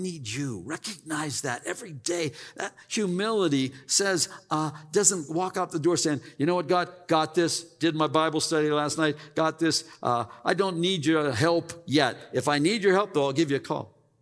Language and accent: English; Pennsylvania, United States; I grew up in Pennsylvania. Rain is something that we had, and rivers with water.